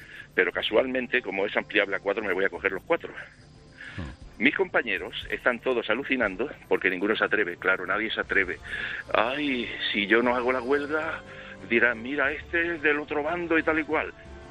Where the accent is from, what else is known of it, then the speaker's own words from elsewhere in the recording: Sabadell, Catalonia, Spain; Vivo en Sabadell, soy de Sabadell.